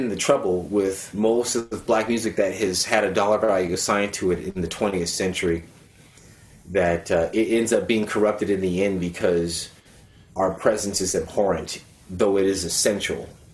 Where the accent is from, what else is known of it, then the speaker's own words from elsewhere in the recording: United States; So you say, America jin, I'm an American.